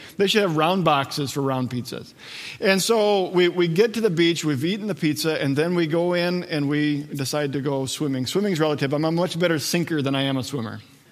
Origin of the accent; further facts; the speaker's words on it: Wadena, Minnesota, United States; I grew up in the Wadena area, so central Minnesota.